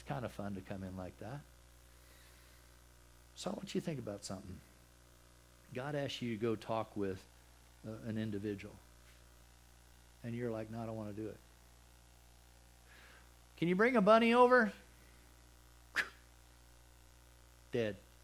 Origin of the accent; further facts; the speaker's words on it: Texas, United States; I'm from Texas, man. I love hats.